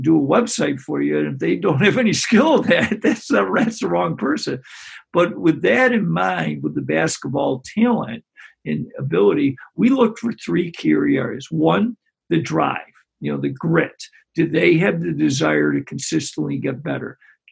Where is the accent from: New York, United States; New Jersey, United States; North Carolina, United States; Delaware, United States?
New York, United States; Greece; I enjoyed growing up in Greece and got an opportunity to coach and teach for the majority of my career.